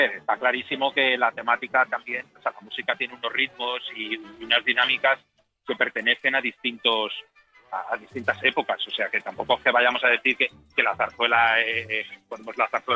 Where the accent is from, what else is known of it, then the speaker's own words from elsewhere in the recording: Lima, Peru; born there; yo soy descendiente, yo nací en Lima